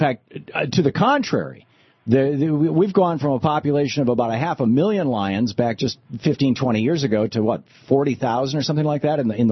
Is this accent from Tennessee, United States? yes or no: no; Michigan, United States; also born or lived in Vermont / New Hampshire; I grew up in Michigan. I lived in rural Vermont, rural New Hampshire for decades.